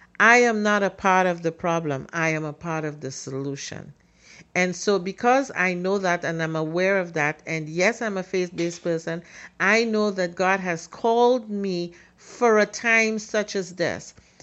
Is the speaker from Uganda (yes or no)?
no; Trinidad & Tobago; now in Cambridge, United States; And so sometimes I would be with her when she goes to functions like the carnivals and so forth in Trinidad, or any major event in which the Red Cross was asked to be on site. And in my village, she was kno